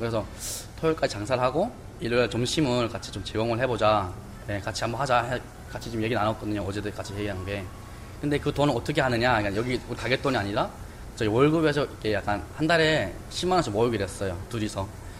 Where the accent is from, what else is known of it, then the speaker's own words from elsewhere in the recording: North Korea; now in South Korea; 저희가 북한에서 왔는데